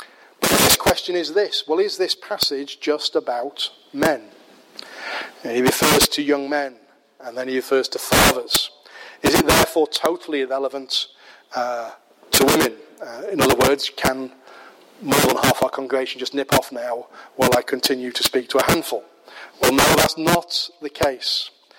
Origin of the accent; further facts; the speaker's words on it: Yorkshire and the Humber, United Kingdom; when I grew up in Yorkshire, I was familiar with the dialect that was used in that particular time.